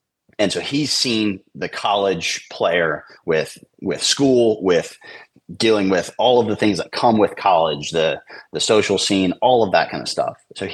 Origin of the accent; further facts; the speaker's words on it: United States; Sometimes it can be hard as an American to go outside of the country and compete against those players.